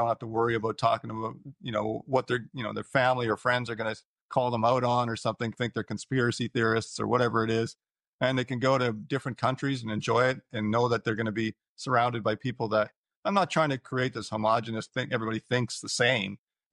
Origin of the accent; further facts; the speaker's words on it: Canada; Obviously, with my background as a Canadian, what's going on in Canada is pretty brutal right now.